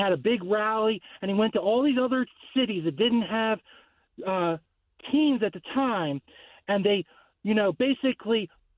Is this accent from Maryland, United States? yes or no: yes; Baltimore, Maryland, United States; Hey, guys. I'm from Baltimore. And when I was growing up, I'm 42.